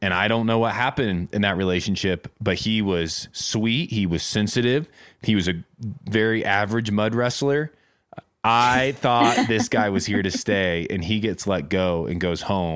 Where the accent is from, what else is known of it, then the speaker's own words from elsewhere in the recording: Boston, Massachusetts, United States; I'm from Boston. Like, I've seen a lot worse than a guy saying he wanted fame.